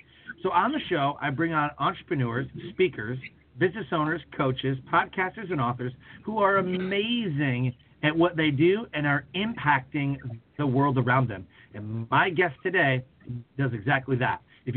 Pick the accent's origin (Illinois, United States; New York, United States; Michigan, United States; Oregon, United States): Michigan, United States; I have, some family in Michigan. I'm from Michigan